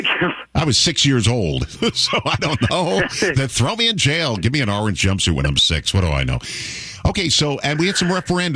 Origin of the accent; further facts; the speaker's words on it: New York, United States; When I grew up, there was an elementary school called Fairfield Elementary School, where I grew up in New York.